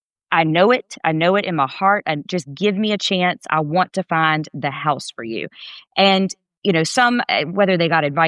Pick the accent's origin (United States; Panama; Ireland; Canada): United States; Clinton, Louisiana; So I was raised in Clinton, Louisiana, which is a really small country town.